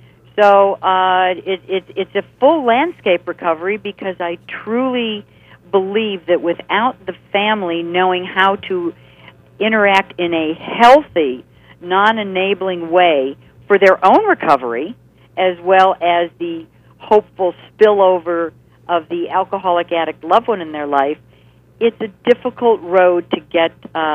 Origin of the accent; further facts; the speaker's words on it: California, United States; I'm from California, you know